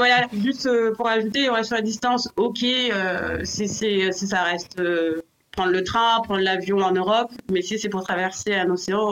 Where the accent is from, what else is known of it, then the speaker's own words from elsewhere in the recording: Lille, Hauts-de-France, France; Enfin, tu sais, moi je suis du Nord. À Lille.